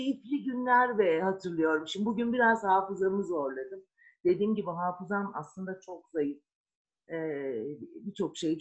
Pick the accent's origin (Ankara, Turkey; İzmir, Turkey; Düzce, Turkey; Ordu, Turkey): Ankara, Turkey; Ya hep Ankara'da yaşadım yani. Tam bir apartman çocuğuyum ben. Maltepe'de çocukluğum geçti. Gençliğim Emek. Ondan sonraki tüm yaşamımda Çayyolu.